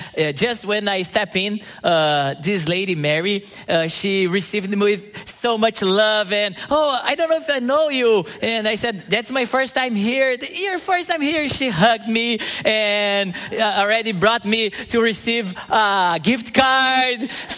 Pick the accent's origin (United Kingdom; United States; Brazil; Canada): Brazil; English is a second language; because I always went to Brazilian public schools, and in Brazil, public schools are really tough. And but I learned English just by myself through the grace of the Holy Spirit.